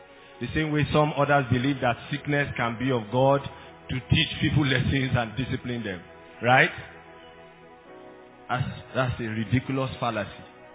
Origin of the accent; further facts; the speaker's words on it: Nigeria; I have never asked myself, wait to, is it possible that I'm not a Nigerian?